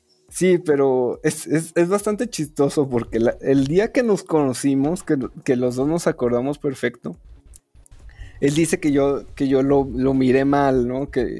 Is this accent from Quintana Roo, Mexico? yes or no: yes; Cancún, Quintana Roo, Mexico; yo soy originario de Cancún.